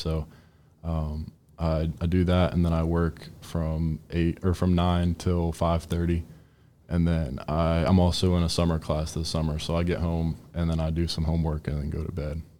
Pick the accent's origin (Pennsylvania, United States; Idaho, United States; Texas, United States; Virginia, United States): Virginia, United States; Culpeper; Yeah, so I'm actually from Culpeper, Virginia, which is about an hour down the road from Charlottesville.